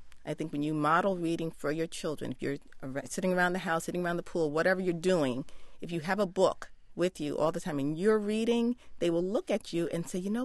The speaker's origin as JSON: {"language": "English", "town": "New York City", "region": "New York", "country": "United States", "tie": "born or raised there", "said": "Even if you are middle class, I grew up in New York City, and as a middle class child, I didn't have access to a pool on a regular basis."}